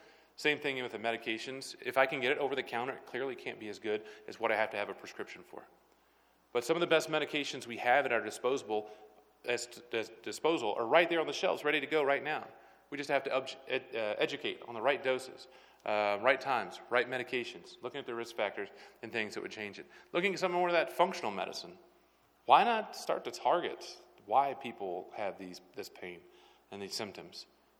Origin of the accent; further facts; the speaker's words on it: Atlanta, Georgia, United States; also born or lived in East Tennessee; Growing up in the Southeast, I was completely against it. Replacing any drug with a medication that was anywhere close to it. I was from Atlanta, Georgia, and then from East Tennessee up in the Tri-Cities area.